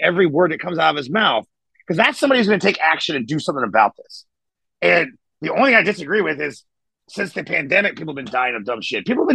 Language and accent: English; Maryland, United States; I grew up 20 minutes in Baltimore.